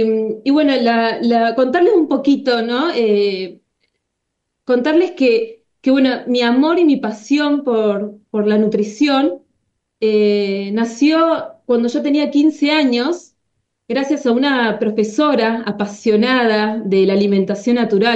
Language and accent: Spanish; Río Gallegos, Santa Cruz, Argentina; also born or lived in Córdoba; Yo soy de Río Gallegos, contarles que soy de acá del sur de Argentina.